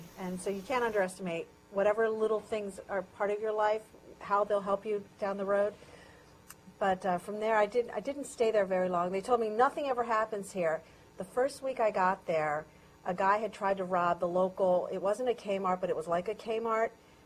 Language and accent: English; Baltimore, Maryland, United States; I'm from Baltimore. I had never been to Texas.